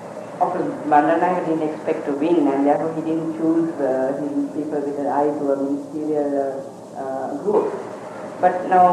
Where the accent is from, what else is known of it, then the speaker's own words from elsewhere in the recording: United States; No, I'm American.